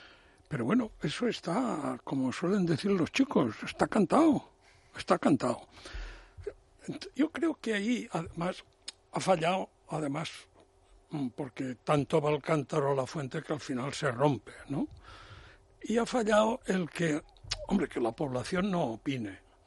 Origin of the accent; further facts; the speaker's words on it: Spain; somos muchos los españoles